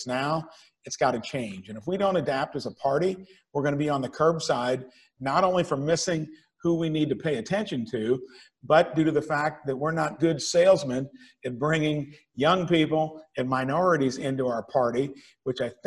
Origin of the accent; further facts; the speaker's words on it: Jasper, Indiana, United States; like in my hometown of Jasper, Indiana, probably the most entrepreneurial place per capita in the state of Indiana